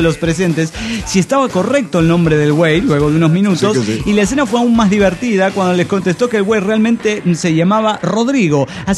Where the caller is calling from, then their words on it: Morelia, Michoacán, Mexico; de Morelia, Michoacán.